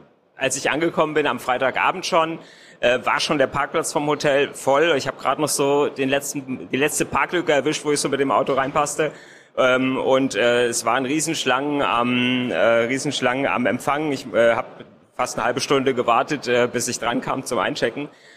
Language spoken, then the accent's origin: German; Hesse, Germany; ich komme aus Nordhessen